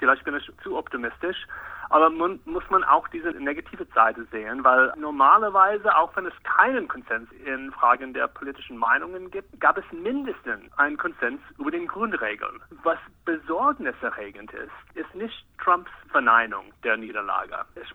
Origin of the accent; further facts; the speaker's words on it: Arizona, United States; German is a second language; In manchen Bundesstaaten, wie in meinen Heimat Arizona